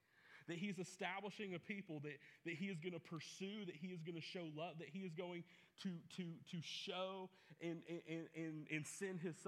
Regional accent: the South, United States; I'm from the South, so I have my grandfather's shotgun, okay?

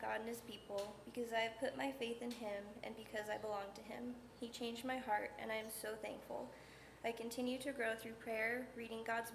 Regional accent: Columbus, Ohio, United States; I grew up in Columbus and attended the Free Church there.

